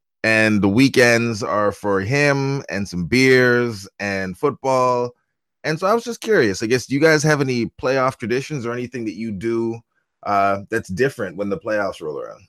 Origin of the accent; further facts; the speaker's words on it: Ottawa, Ontario, Canada; moved away; also born or lived in Atlanta; growing up in Ottawa and then moving to Atlanta, and anytime we got any snow, they shut the whole place down.